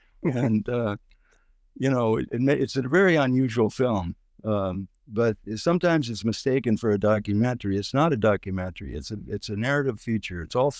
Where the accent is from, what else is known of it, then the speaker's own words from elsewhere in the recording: McClusky, North Dakota, United States; a film set in North Dakota where I grew up. I grew up in McCluskey, and here I came back from San Francisco with a crew